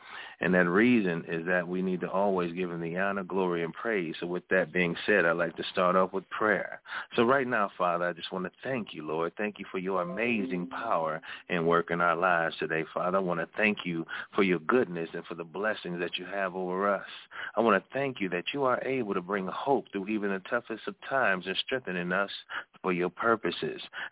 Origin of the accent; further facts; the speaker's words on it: Detroit, Michigan, United States; and I am your host from Detroit, Michigan